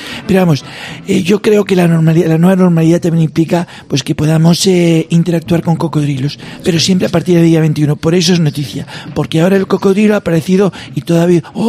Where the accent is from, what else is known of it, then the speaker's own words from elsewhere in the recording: Zaragoza, Aragon, Spain; es que yo soy de Zaragoza, pero no tengo ni idea.